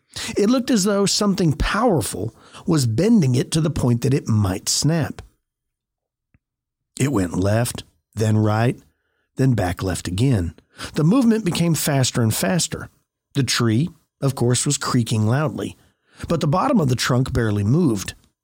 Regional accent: New York, United States; I grew up in Western New York near Rochester.

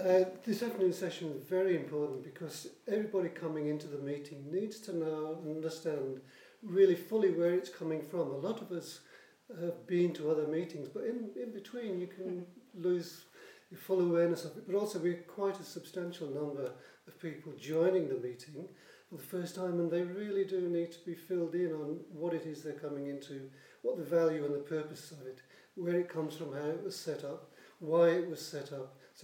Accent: Sydney, New South Wales, Australia; I'm from Sydney in Australia. So I'm representing the Australia, New Zealand Order here on the council.

